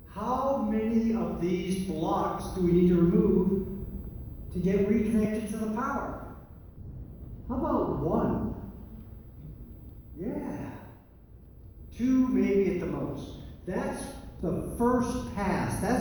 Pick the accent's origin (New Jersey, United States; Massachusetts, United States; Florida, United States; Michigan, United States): Massachusetts, United States; Boston; I was raised in the Boston area.